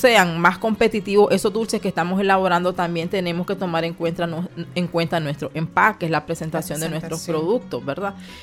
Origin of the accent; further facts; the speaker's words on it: Nicaragua; como nicaragüenses